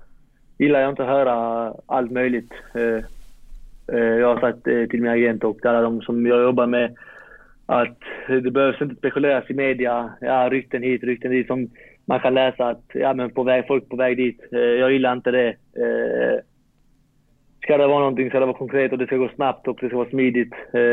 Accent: Malmö, Skåne, Sweden; jag är från Malmö, och man har växt upp med att kolla på hans matcher.

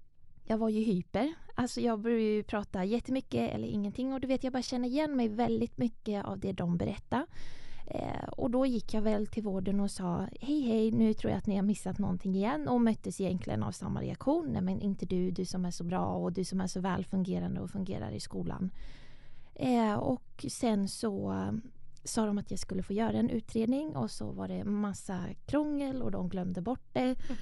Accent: Stockholm, Stockholm County, Sweden; jag är 21 år gammal och jag kommer från Stockholm.

